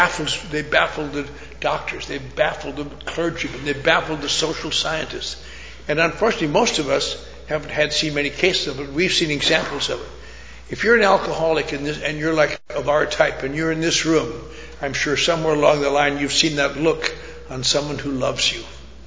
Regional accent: Los Angeles, California, United States; There's AA meetings in my hometown, Los Angeles.

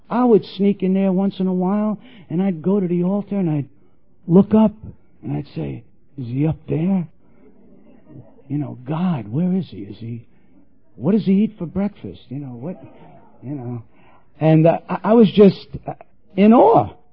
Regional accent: New York City, New York, United States; You know, born and raised, Bronx, New York City

